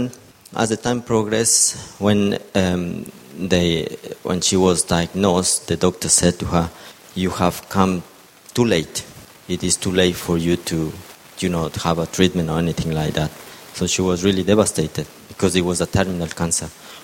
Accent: Ecuador; English is a second language; moved away as an adult; I am from Ecuador. I've been here for about 21 years

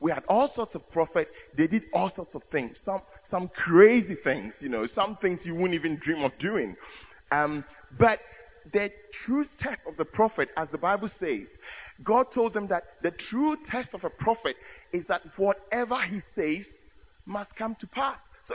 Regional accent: Ghana; first language Akan; English is a second language; And that is in the Akan language. That's my native language.

